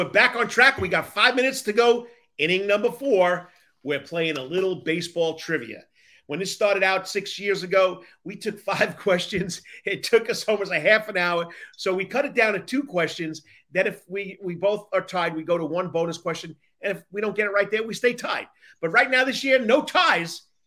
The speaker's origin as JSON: {"language": "English", "region": "New York", "country": "United States", "tie": "born or raised there", "said": "I haven't been there yet either, and I grew up in New York, but we never made it over to Cooperstown."}